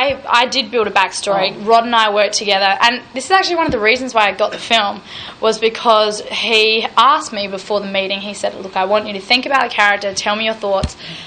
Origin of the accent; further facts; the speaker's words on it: Adelaide, South Australia, Australia; Adelaide, which is my hometown. I've lived there my entire life.